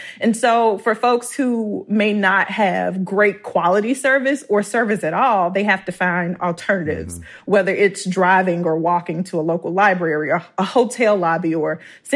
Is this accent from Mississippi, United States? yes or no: yes; Mississippi, United States; I thought about my experience when I lived in Mississippi, which is my home state